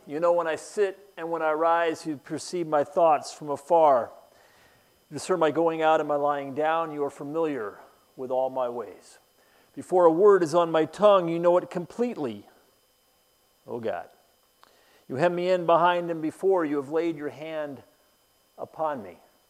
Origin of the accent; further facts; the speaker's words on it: San Diego, California, United States; also born or lived in Groton, Connecticut; I was born in Groton, Connecticut, that I graduated from high school in San Diego, California